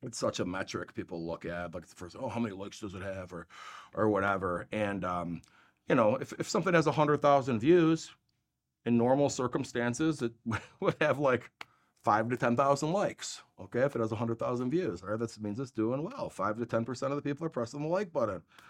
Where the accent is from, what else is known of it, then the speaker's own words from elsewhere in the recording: Schaumburg, Illinois, United States; We're normal people in Schaumburg. We don't go to country clubs and all this stuff, you know? So I'm from Schaumburg.